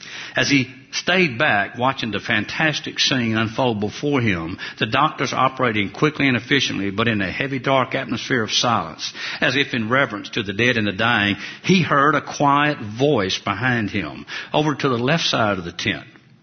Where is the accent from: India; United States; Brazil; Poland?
United States; Alabama; I can remember when I was a little boy, growing up in Alabama, and my mama, God rest her soul, would get me up on Sunday morning